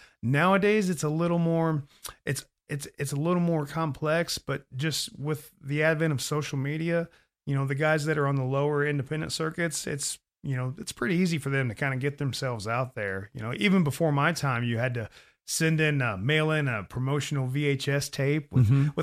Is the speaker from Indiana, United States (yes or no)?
yes; Indiana, United States; here I am a kid from Southern Indiana and somebody's buying an airplane ticket to have me go do what I love.